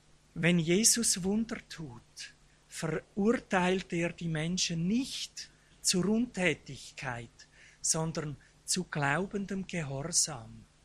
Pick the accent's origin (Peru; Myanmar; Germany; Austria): Austria; Vorarlberg; Ich war ein Schweizer Grenzgänger, wie es sich so richtig gehört für einen Vorarlberger.